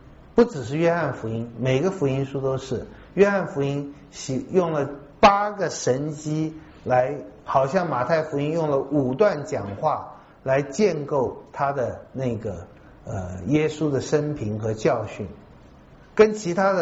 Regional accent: Taiwan; 如果是我们台湾人哈，我们台湾人实在是很能干，但是太现实了

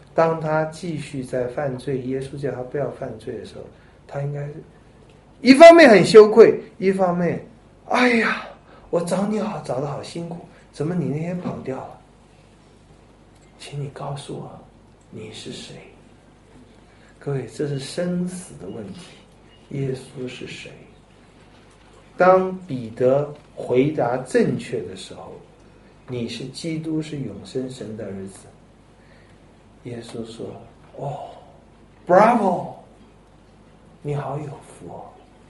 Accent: China; 就拿出我们中国人那个考试啊、赚钱呐、爱美啊那种超级的那个本事和毅力

